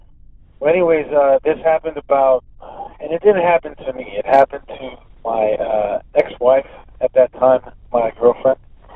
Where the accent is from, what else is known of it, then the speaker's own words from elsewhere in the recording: Daly City, California, United States; also born or lived in San Francisco; I'm from San Francisco. That's where I was born. Raised in Daly City.